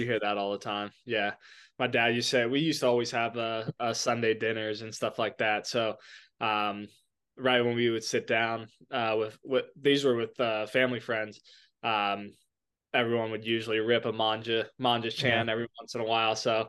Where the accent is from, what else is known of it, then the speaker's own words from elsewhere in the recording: California, United States; now in New Jersey, United States; You know, I grew up in the Bay Area, obviously, but we're back here in Jersey now.